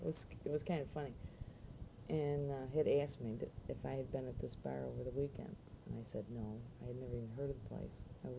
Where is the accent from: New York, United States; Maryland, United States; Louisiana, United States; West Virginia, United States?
New York, United States; Binghamton; now in Buffalo, United States; No, not originally. No, I'm from Binghamton.